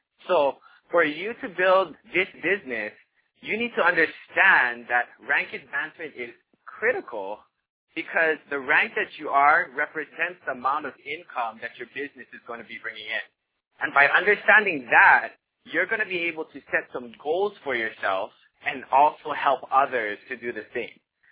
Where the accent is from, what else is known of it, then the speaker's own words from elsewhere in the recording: Hawaii, United States; Growing up in Hawaii, I've watched both my parents work extremely hard to support us, you know, oftentimes living paycheck to paycheck.